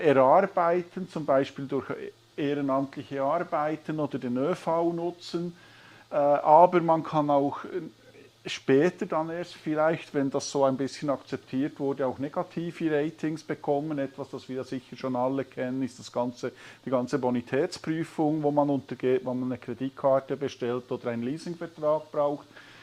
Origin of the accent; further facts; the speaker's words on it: Bern, Switzerland; Ich komme jetzt aus dem Kanton Bern, aus Nähe der Stadt Bern.